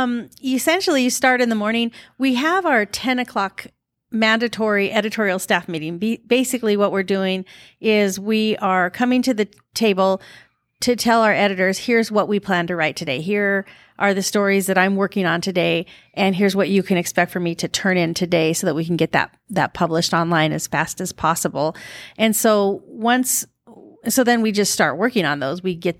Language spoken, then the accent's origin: English; Colorado, United States; moved away as an adult; So I was born and raised in Colorado, graduated from Colorado State University, technical journalism. And my mom had moved out here, so I followed her out.